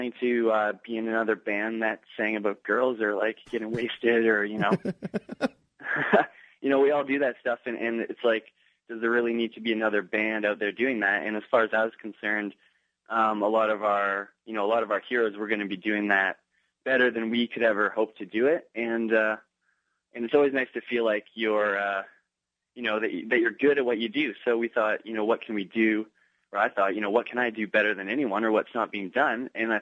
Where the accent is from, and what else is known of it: Vancouver, British Columbia, Canada; born or raised there; also born or lived in Toronto